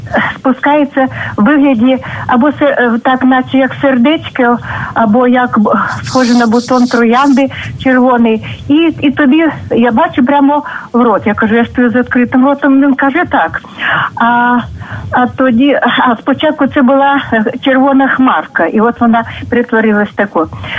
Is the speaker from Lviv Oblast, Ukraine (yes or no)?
no; Kyiv Oblast, Ukraine; з Київщини, зараз я тут.